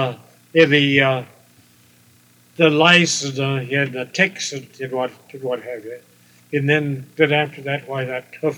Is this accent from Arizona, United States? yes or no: yes; Hereford, Arizona, United States; also born or lived in Bisbee; I grew up at the at this little small place that they had to the other side of Hereford that they first got.